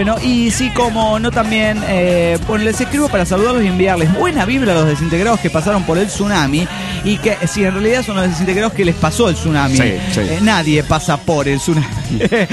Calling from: Tarija, Bolivia; de Tarija, Bolivia.

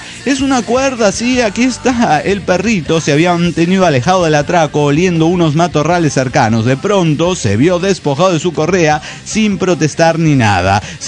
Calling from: San Luis Potosí, Mexico; de San Luis Potosí

